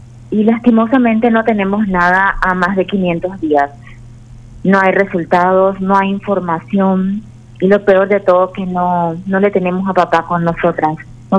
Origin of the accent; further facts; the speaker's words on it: Concepción, Paraguay; Cuando decimos somos de Concepción